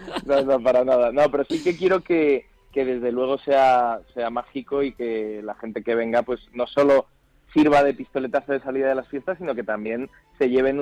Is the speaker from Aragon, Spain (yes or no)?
no; Madrid, Community of Madrid, Spain; Yo, fíjate, si soy madrileño, que nací un 2 de mayo.